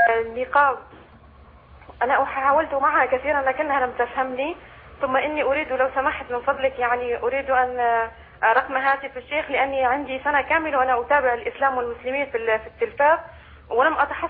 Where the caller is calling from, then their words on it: United States; أنا أخي أنا من أمريكا